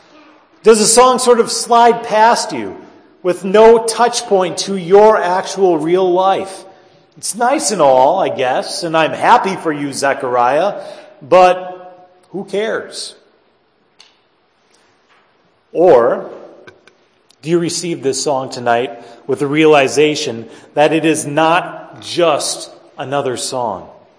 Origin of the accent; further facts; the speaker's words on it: United States; I could say I'm an American, and of course that invokes a story of you know, our country and how this nation came to be